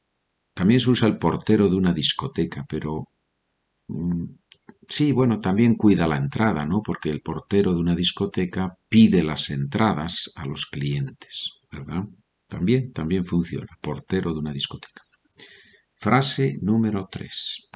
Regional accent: Oviedo, Asturias, Spain; born there; En mi caso, nací en Oviedo, en el norte de España.

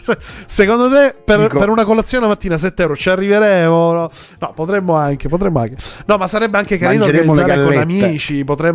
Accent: Sicily, Italy; io che da buon siciliano

